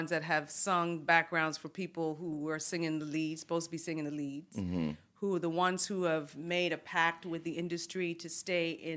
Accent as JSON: {"language": "English", "country": "Canada", "said": "And as a Canadian, that's kind of the duality of it"}